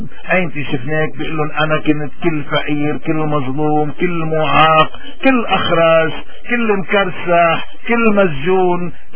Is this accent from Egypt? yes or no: no; Lebanon; نحن اليوم كلبنانيين بدنا بهاليوم المقدس ندفن